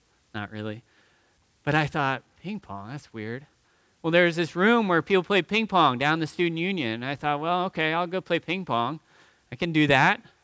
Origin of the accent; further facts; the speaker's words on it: Ohio, United States; now in Texas, United States; I'm sharing about who I am and why I'm in Texas and I'm from Ohio.